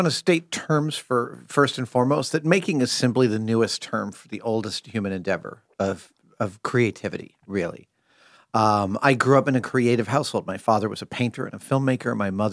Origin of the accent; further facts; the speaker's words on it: Sleepy Hollow, New York, United States; also born or lived in Manhattan; Yeah, Sleepy Hollow is about 25 miles north here of Manhattan, and I was born here in Manhattan, spent the first few years of my life in the West Village, and then in the early 70s, my parents moved up north.